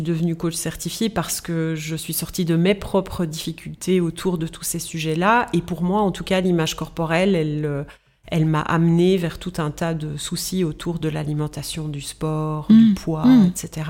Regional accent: Belgium; also born or lived in United Arab Emirates; Mais comme à l'origine, je suis belge francophone

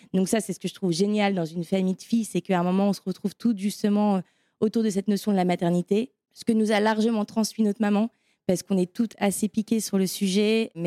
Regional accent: Lille, Hauts-de-France, France; now in Paris, France; je suis lilloise d'origine et parisienne d'adoption.

